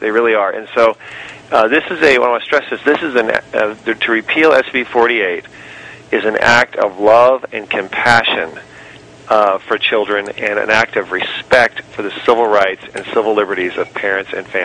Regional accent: Redding, California, United States; born there; You know, I'm a native of I was born in Reading, and so

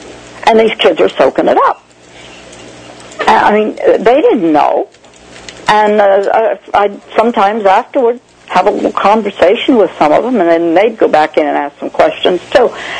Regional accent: Washington, District of Columbia, United States; I'm from Washington, D.C.

